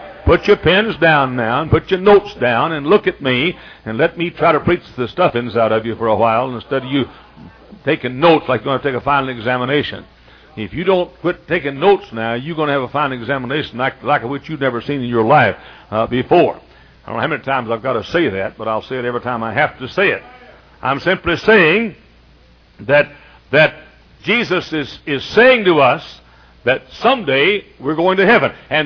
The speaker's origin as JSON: {"language": "English", "town": "Dallas", "region": "Texas", "country": "United States", "tie": "born or raised there", "said": "in almost every shopping center where I grew up in Dallas, almost every shopping center, you will find a Mexican restaurant."}